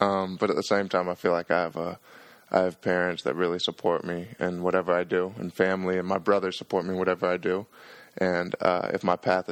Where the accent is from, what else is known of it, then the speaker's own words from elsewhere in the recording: Atlanta, Georgia, United States; I love playing in front of people of my hometown. I love playing in Atlanta and being back home.